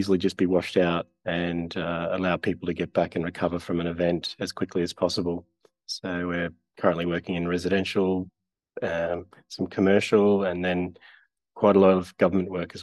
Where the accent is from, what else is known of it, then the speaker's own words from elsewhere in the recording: Rockhampton, Queensland, Australia; I grew up in Rockhampton, where it's sort of regularly flood